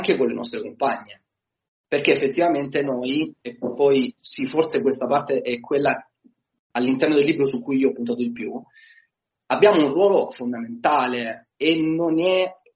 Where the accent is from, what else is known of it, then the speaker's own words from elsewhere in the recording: Apulia, Italy; che racconta la mia terra di origine, che è il Salento.